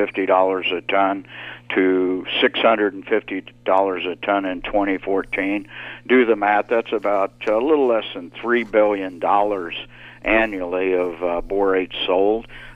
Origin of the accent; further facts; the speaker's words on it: United States; You know, as an American kid growing up in the 60s, we all knew about 20 Mule Team Borax.